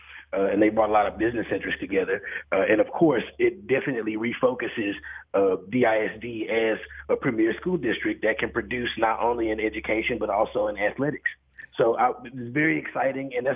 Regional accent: Dallas, Texas, United States; I've been a Cowboys fan. I'm diehard. I'm from Dallas.

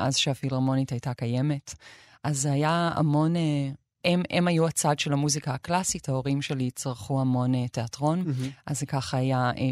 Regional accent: Hod HaSharon, Central District, Israel; גדלתי בהוד השרון

